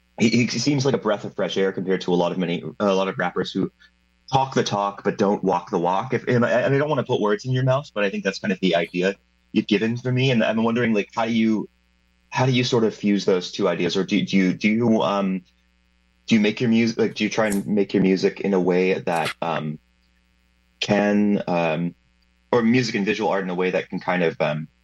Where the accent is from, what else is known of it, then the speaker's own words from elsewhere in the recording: Canada; I don't really have a large frame of reference even as a Canadian